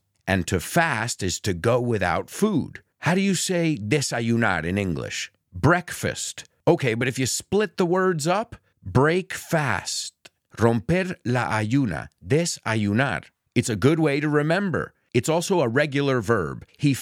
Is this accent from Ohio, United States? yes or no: no; New York, United States; And growing up in New York around a lot of Jewish people, I knew a lot about Passover.